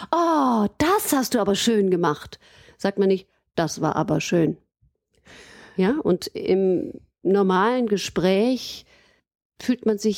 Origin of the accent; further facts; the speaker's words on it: Aachen, North Rhine-Westphalia, Germany; also born or lived in Cologne / Vienna; ich bin gebürtige Aachenerin und habe eben meine Kindheit in Aachen verbracht, bin dann nach Köln, dort zum Gesangsstudium, erstmal Rhythmikstudium, dann nach Wien